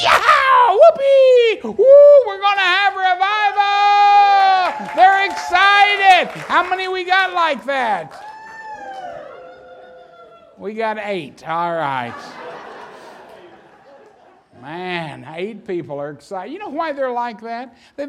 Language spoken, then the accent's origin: English; Oklahoma, United States; I was born and raised in Oklahoma, and that's oil country.